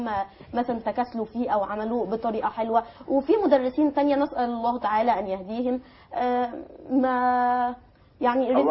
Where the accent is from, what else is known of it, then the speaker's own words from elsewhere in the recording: Egypt; احنا اكيد عندنا في مصر وزاره التربيه والتعليم